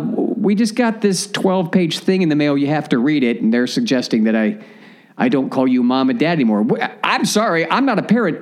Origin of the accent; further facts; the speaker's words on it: Texas, United States; I'm a Texan. I was, you know, was raised in Texas.